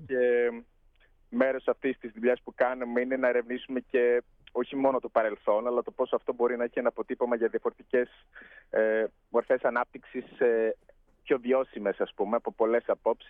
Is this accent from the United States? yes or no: yes; Manhattan, New York, United States; Greek is a second language; Είμαι Αμερικανός από την Νέα Υόρκη, από το Μανχάταν.